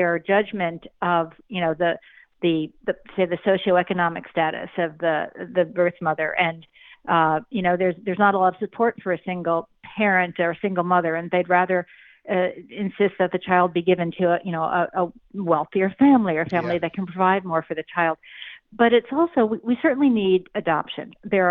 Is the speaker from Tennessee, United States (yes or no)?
no; New Jersey, United States; In fact, my home state of New Jersey, I'm, almost 70 years old